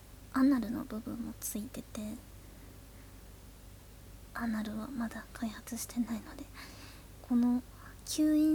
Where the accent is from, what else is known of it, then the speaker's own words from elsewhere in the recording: Fukuoka, Japan; 今は地元の福岡に住んじょって